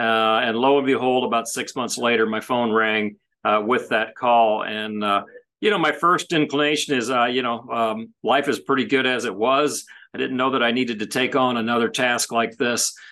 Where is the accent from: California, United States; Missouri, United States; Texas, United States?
Missouri, United States; St. Louis; Yes, I'm born and raised in St. Louis.